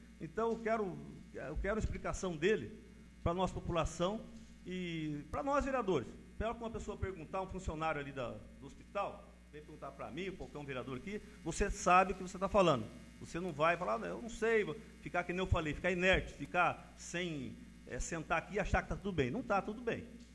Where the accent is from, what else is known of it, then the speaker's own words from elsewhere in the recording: Rio Bom, Paraná, Brazil; Porque nós somos do Rio Bom e nós somos brasileiros que não desiste fácil. Nós somos brasileiros, além de ribonense, nós não desistimos.